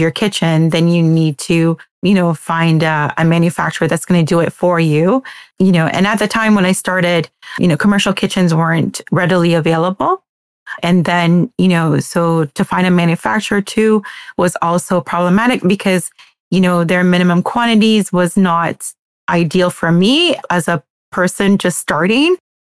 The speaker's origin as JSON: {"language": "English", "country": "Jamaica", "said": "As a Jamaican, we love to cook."}